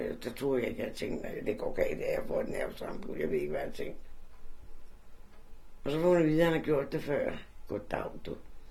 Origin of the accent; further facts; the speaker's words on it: Copenhagen, Capital Region of Denmark, Denmark; det gjorde jeg faktisk på Vesterbro i Sankermarksgade. Så flyttede vi til Tingbjerg, fra Tingbjerg til Husum.